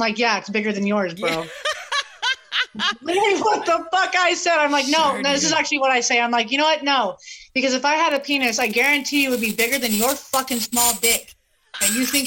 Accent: Alaska, United States; I personally, when I came down here from Alaska, I didn't know shit about how to make money at the clubs.

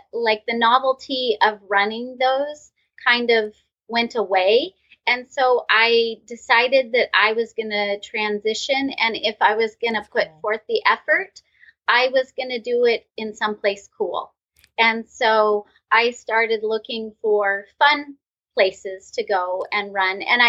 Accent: Tillamook, Oregon, United States; I grew up in Tillamook, Oregon, which if you're on the West Coast, people know the cheese, because there's Tillamook cheese.

